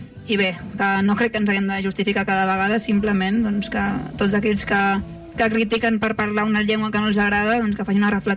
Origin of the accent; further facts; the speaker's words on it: Catalonia, Spain; first language Catalan; És la meva llengua, és la llengua amb la qual m'expresso millor, amb la que parlo cada dia amb els meus familiars, amb els meus amics